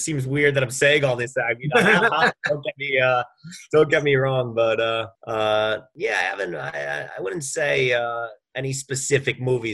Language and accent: English; New York, United States; I'm actually from Long Island, and they were originally from Nassau Coliseum, which is in Nassau County. I'm actually from Nassau County.